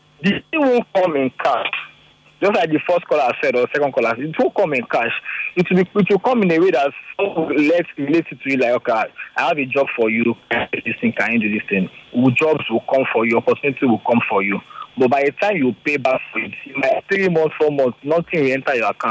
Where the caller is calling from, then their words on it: Ogba, Lagos, Nigeria; I'm calling from Ogba.